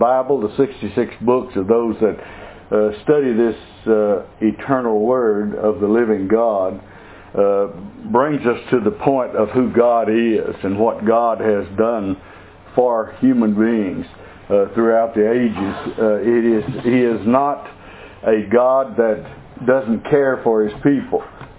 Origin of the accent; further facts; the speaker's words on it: Colorado City, Texas, United States; born there; also born or lived in Austin; I wasn't born in East Texas. I educated in East Texas. I was born in West Texas, in Colorado City, Texas, and lived in Austin about 13 years